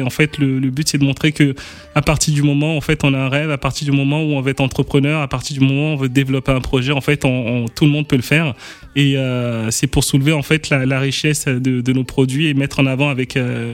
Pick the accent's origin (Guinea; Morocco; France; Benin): Benin; Je suis originaire du Bénin.